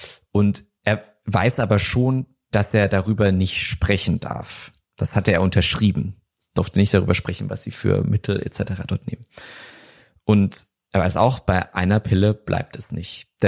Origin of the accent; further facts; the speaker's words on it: Saxony, Germany; ich komme aus Sachsen, ich habe diesen Dialekt schon oft gehört